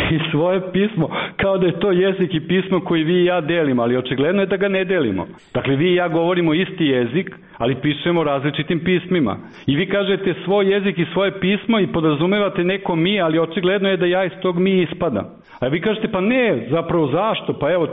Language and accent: Serbian; Serbia; Evo, ja sam Srbin koji piše latinicu